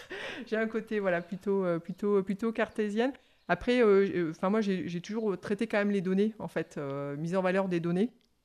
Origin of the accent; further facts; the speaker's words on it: Le Puy-en-Velay, Auvergne-Rhône-Alpes, France; Du Puy-en-Velay, en Haute-Loire.